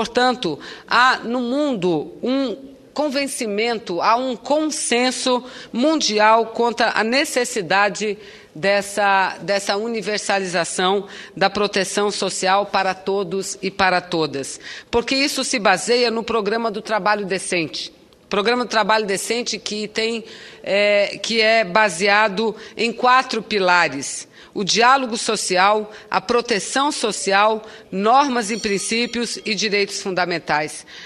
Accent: Brazil; confesso, como brasileira, ouvindo muito aquelas palavras, fiquei em Genebra muito emocionada

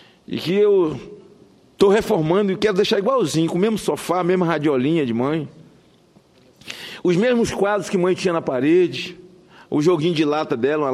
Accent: Itapetinga, Bahia, Brazil; also born or lived in Macarani; lá no interior da Bahia, na minha terra onde eu nasci. Eu nasci em Macarani, cidade do interior da Bahia, e fui criado em Itapetinga

